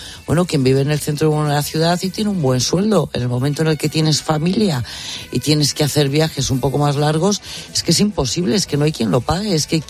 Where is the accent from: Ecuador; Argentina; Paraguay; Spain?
Spain; somos los españoles